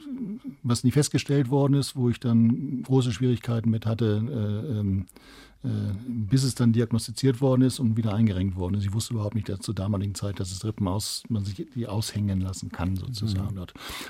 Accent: Hamburg, Germany; konnte damals auch wieder zurückgehen in meine Heimatstadt sozusagen nach Hamburg, wo ich ja groß geworden bin und ans alte Umfeld wieder anknüpfen konnte.

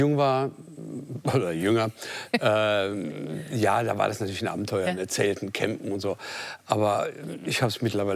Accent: Mannheim, Baden-Württemberg, Germany; Der Massimo kommt aus der Ecke, wo ich herkomme, aus Mannheim.

